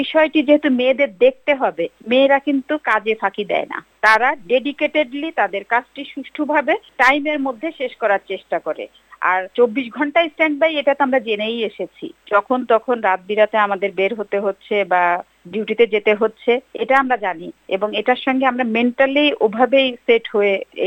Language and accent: Bangla; Bangladesh; now in Sydney, Australia; Sydney আমার ভালো লাগছে, এজন্য বলবো যে আমি বাংলাদেশ থেকে এসেছি, তো বাংলাদেশে অনেক মানুষ, জায়গা কম, কিন্তু সিডনির মানে অস্ট্রেলিয়া বিশাল বড় দেশ, জায়গা অনেক বেশি